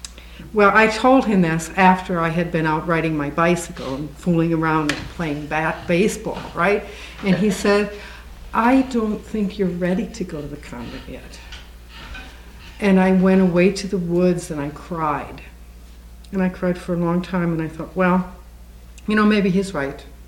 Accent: Minnesota, United States; So I was brought up in Minnesota. I was brought up in a Catholic home.

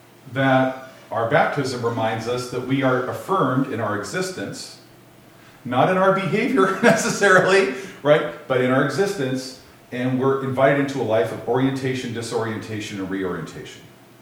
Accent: Washington, United States; I grew up in the Palouse country in eastern Washington State. My town, my church, all the wealth around in the farms, where did it come from?

